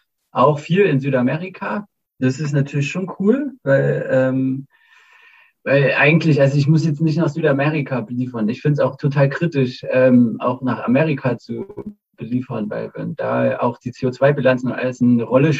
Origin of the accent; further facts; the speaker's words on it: Zwickau, Saxony, Germany; Also ich komme ja eigentlich auch aus Zwickau und auch so ein bisschen natürlich auch aus, also, ja, aus dem Sozialismus geprägt.